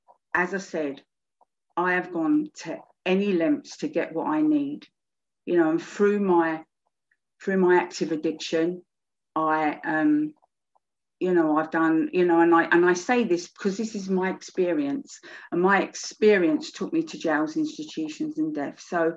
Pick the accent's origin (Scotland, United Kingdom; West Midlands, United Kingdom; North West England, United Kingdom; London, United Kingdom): London, United Kingdom; I'm from South East London and from Lewisham, South East London. I was born in Camberwell Green. I was adopted when I was 2 and a half.